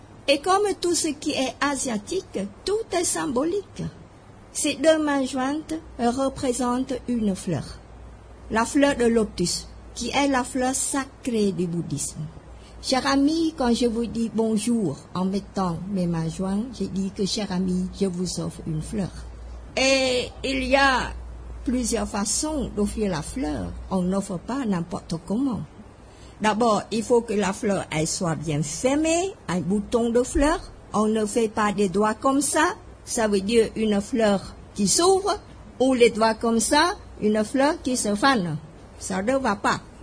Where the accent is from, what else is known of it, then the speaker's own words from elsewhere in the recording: Cambodia; moved away as an adult; now in France; Oh, je viens de ce pays d'Asie, le Cambodge, et je suis arrivée en France en 1980 avec mes 3 enfants.